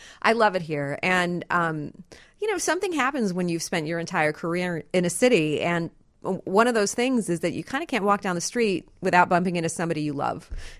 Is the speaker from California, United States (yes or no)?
no; Elmwood Park, Illinois, United States; I grew up in Elmwood Park. So, I mean, that is like about a Chicago, right?